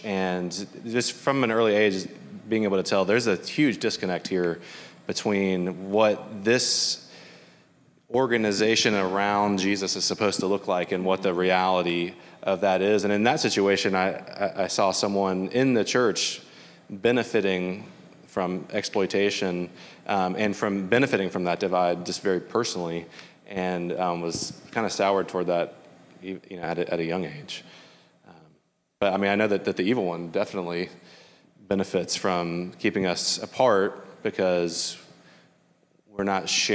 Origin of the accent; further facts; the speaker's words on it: Georgia, United States; I grew up in Georgia